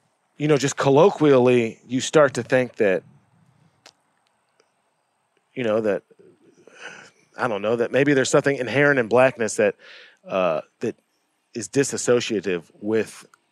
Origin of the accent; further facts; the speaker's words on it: St. Louis, Missouri, United States; that's about 30 miles away from here, but you know I'm from St. Louis.